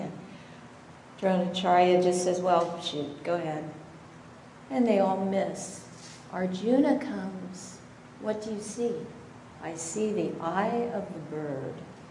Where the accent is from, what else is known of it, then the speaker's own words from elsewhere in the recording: Sacramento, California, United States; We're from Ananda, Sacramento, and we're very happy to be with you here today.